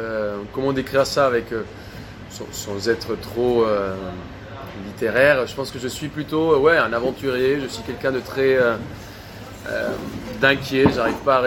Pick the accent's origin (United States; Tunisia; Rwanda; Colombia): Colombia; moved away as an adult; now in France; Alors, je suis né en Colombie. Je suis colombien, adopté par la France à 18 ans. Je quitte la Colombie pour venir faire la cuisine.